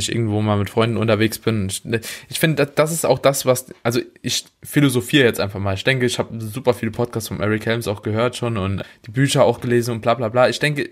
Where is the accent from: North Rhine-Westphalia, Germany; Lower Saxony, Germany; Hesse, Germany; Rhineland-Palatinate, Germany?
Rhineland-Palatinate, Germany; Bad Kreuznach; Ja, Bad Kreuznach.